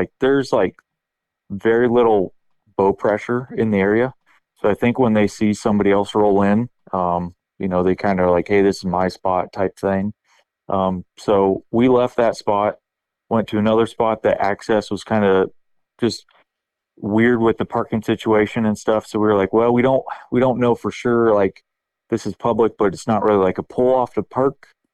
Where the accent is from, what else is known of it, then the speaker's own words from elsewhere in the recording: Ohio, United States; I'm from Northeast Ohio area. I'm 32 years old